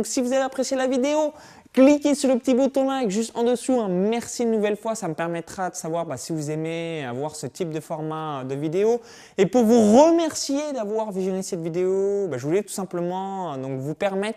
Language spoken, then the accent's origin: French; Bourgogne-Franche-Comté, France; Comme je suis natif de la Bourgogne